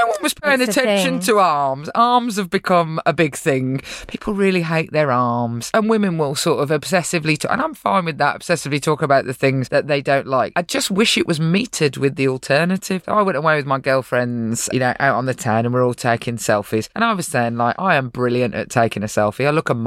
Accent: Birmingham, West Midlands, United Kingdom; So I stood up and said, well, I'm from Birmingham.

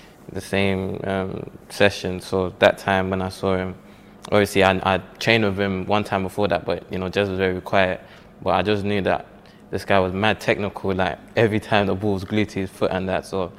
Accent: Dublin, Leinster, Ireland; accent: Dublin; now in London, United Kingdom; Nah, I was vexed as soon as my accent went. I was so angry because I thought that was the one thing that I can hold from Ireland. So when it left, I feel like a part of me left

